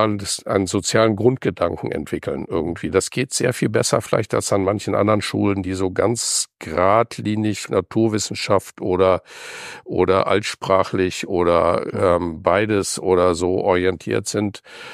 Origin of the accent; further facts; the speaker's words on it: Hiltrup, North Rhine-Westphalia, Germany; also born or lived in Bad Hersfeld; ich bin als Kind in Hiltrup aufgewachsen bei Münster. Das ist südlich von Münster. Und dann hat mein Vater berufsbedingt als Einkäufer von großen Lebensmittelketten ständig seinen Job gewechselt.